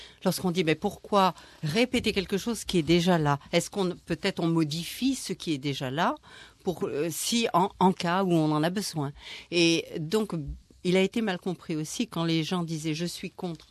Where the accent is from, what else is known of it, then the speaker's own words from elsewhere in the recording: France; Nous avons, nous, en tant que Français, représentant les Français de l'étranger